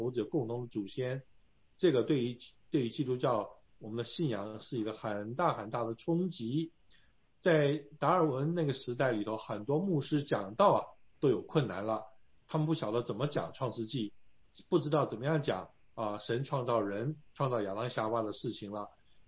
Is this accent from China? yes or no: yes; China; 在中国呢，受到百年羞辱之后呢，这个我们中国人都很相信这个天演、物竞、淘汰、天择等等的这些术语呢，